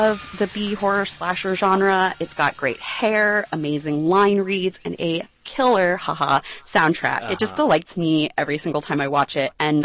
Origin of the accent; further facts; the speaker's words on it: California, United States; I grew up in California, so I very much romanticize that image of East Coast fall